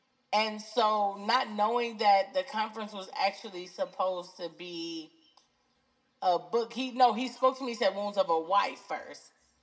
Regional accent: Cleveland, Ohio, United States; I am from Cleveland, Ohio. I've lived there all my life.

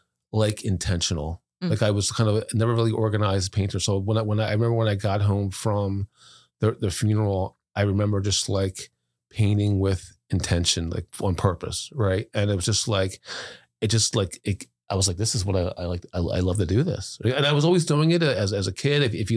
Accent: New York City, New York, United States; born there; Well, I was born in New York City. My mom is from the Bronx. My dad's from Harlem.

